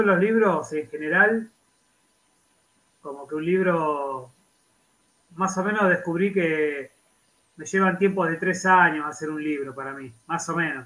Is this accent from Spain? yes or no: no; Viedma, Río Negro, Argentina; De Viedma, acá en la Patagonia Argentina.